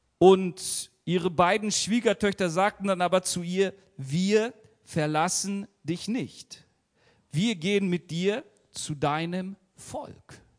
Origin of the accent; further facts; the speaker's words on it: Germany; Ich bin ja Deutscher und so deutsch wie ich, glaube ich, kann keiner sein.